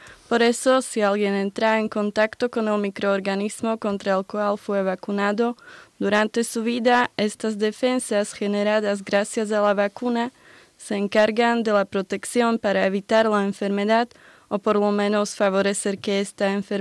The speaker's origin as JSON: {"language": "Spanish", "town": "Košice", "region": "Košice Region", "country": "Slovakia", "second_language": "Spanish", "said": "Yo soy de la ciudad Košice."}